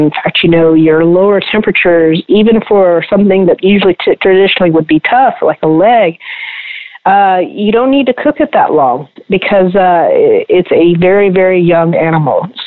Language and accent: English; Louisiana, United States; but, you know, we grew up in Louisiana, so we always had a lot